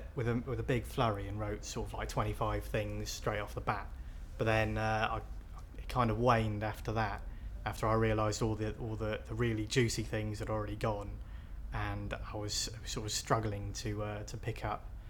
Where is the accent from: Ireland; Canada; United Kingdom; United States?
United Kingdom; Newport, Wales; also born or lived in Guyana / Birmingham; I moved with my parents to Birmingham. But I grew up in Wales, in Newport, in a little village just on the outskirts, which was quite hilly and grassy, and lots of sheep.